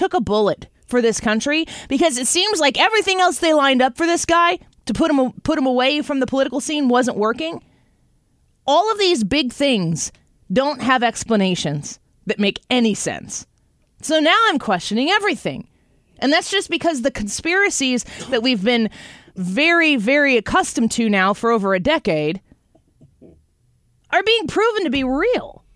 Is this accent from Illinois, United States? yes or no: yes; Illinois, United States; I'm from Illinois. We invented it. We perfected it.